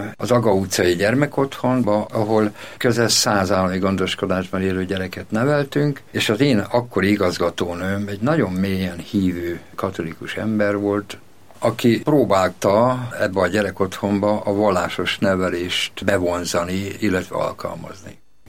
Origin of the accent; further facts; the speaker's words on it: Miskolc, Borsod-Abaúj-Zemplén, Hungary; Én miskolci gyerek vagyok, én 63 éves vagyok, miskolci gyerek vagyok, egy olyan környéken nőttem föl, ahol ott voltak a reformátusok, ott voltak a katolikusok, a görög katolikusok, és én református családban születtem